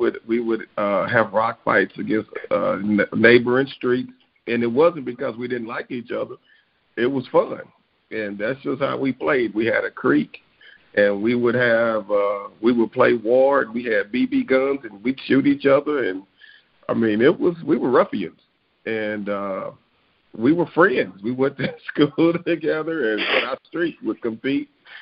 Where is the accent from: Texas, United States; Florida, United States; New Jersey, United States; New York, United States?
Texas, United States; Dallas; I grew up in a community where, our teachers went to church, to the same church